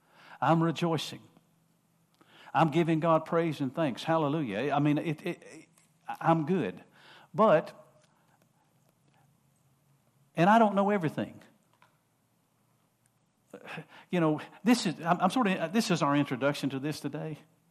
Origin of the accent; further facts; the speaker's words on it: Winter Haven, Florida, United States; born there; my natural family that I was born into on this earth in Winter Haven, Florida, when I was born in Winter Haven